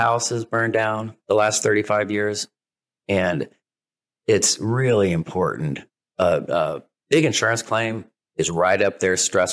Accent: Dayton, Ohio, United States; yeah, and I didn't go to college, but I'm from Dayton. My dad was in the military

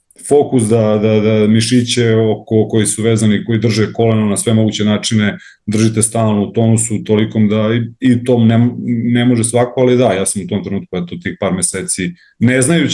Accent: Belgrade, Serbia; Ja sam tu iz Beograda

